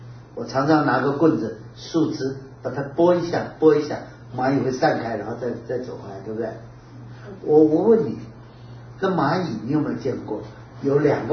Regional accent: Taiwan; 我们台湾人叫什么？

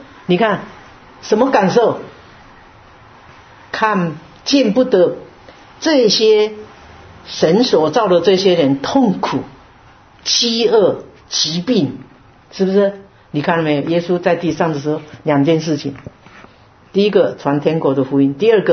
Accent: China; 有时候我经常讲，我们中国人呢、比较客气哈。

